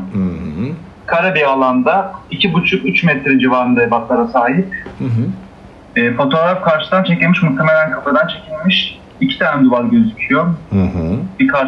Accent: Istanbul, Turkey; ben doğma büyüme İstanbul olduğum için

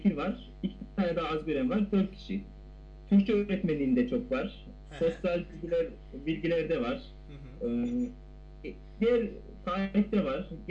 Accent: Antalya, Turkey; Antalyalıyım. %100 görme engelliyim.

